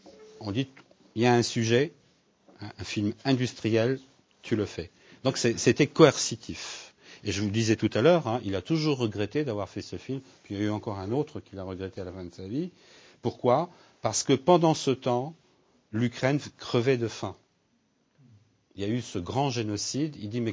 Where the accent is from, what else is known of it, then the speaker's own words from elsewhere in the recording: France; je suis moi-même d'origine ukrainienne, mais je suis avant tout français. Je veux dire, intellectuellement, je suis français. Mon âme est peut-être ukrainienne, ma sensibilité peut-être un peu slave